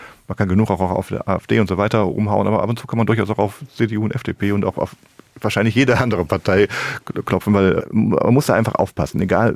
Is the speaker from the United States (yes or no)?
no; Rhineland, Germany; ich versuche ja schon auch als Rheinländer nicht den Optimismus zu verlieren grundsätzlich.